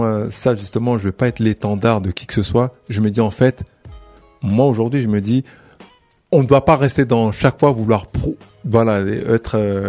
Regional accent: France; on est là, on sortira pas du pays. Nos enfants, on est français, nos enfants sont français.

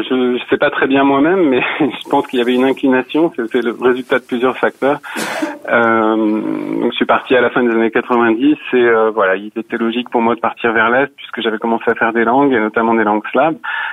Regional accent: Lyon, Auvergne-Rhône-Alpes, France; born there; now in Czech Republic; je suis français né à Lyon, mais je vis ici depuis 20 ans

